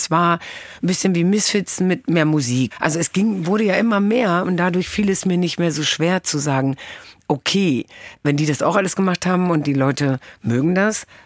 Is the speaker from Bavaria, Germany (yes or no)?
no; Hamburg, Germany; Aber ich spiele in Hamburg jetzt 5-mal statt nur 1-mal. Weil 1-mal ist meine Heimatstadt jetzt irgendwie.